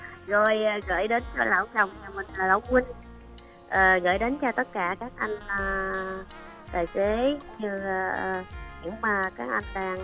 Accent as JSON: {"language": "Vietnamese", "region": "Cà Mau", "country": "Vietnam", "tie": "born or raised there", "said": "mình gọi đến từ quê hương Cà Mau."}